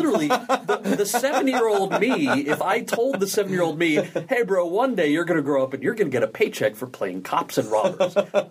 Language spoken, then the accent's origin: English; New Jersey, United States; Yeah, who I already dislike, being from New Jersey